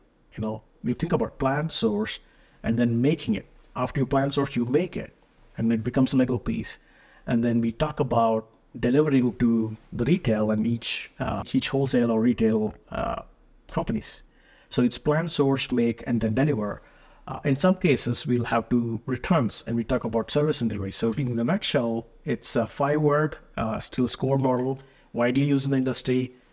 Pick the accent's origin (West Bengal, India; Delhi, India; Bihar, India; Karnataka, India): Karnataka, India; Bengaluru; now in United States; I worked in a year at Toyota in Bengaluru, India. That's my hometown.